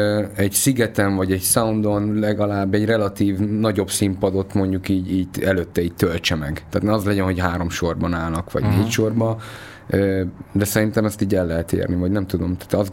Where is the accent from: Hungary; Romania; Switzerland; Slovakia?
Romania; Transylvania; Meg egyébként én is ugye erdélyi származású vagyok